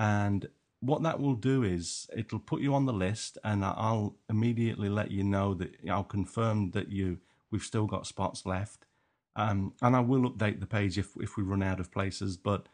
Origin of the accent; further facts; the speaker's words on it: Nottingham, East Midlands, United Kingdom; accent: Nottingham; I guess that's my Nottingham accent duck.